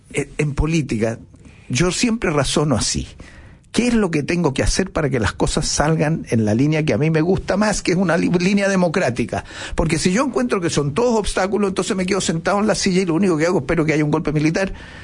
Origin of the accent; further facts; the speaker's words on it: Chile; como chilenos